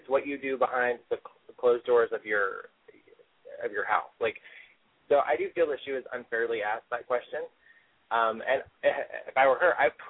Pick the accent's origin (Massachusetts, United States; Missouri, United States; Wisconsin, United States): Missouri, United States; But, I grew up in Missouri and I grew up in a family that you're definitely a product of how you were raised and a product of your environment.